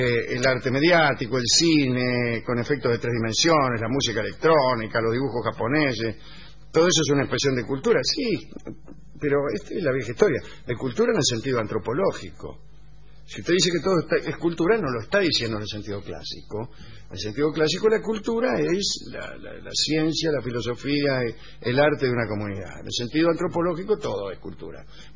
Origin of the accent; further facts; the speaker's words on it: San Salvador, El Salvador; de San Salvador, tengo 22 años